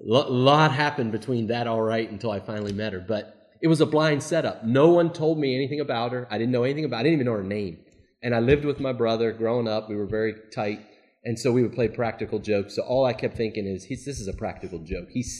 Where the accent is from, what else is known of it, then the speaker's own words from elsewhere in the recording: West Virginia, United States; My brother was in the Air Force. I'm from West Virginia.